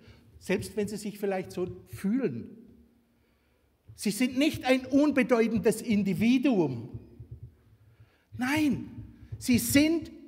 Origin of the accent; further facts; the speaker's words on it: Baden-Württemberg, Germany; ich komme aus dem Kraichgau, so aus dem baden-schwäbischen Land.